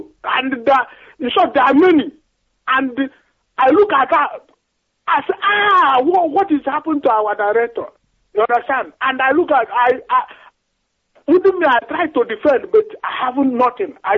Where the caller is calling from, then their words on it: Gothenburg, Västra Götaland, Sweden; I'm calling from Sweden, Gothenburg.